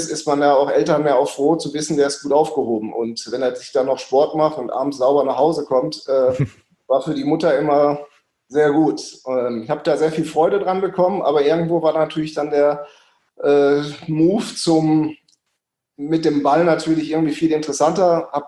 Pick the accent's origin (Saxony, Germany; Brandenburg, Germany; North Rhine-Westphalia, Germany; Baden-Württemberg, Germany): North Rhine-Westphalia, Germany; Duisburg; born there; Ich bin geboren ja in Duisburg.